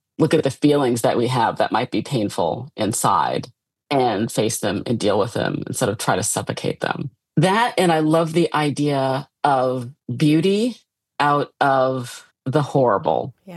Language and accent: English; Midwest, United States; I mean, I come from the Midwest, which has its own weird kind of passi